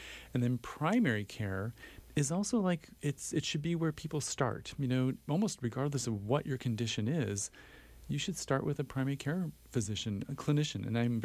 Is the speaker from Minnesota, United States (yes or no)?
yes; New Ulm, Minnesota, United States; also born or lived in overseas; So I'm a Minnesota kid. I was born in New Ulm. I had a chance to live overseas at one point in my life when I was a young person. But I've spent the rest of my life in Minnesota.